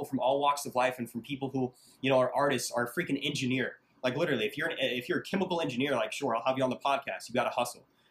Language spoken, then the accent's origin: English; Jacksonville, Florida, United States; Like, I'm from Jacksonville, so I'll use that example.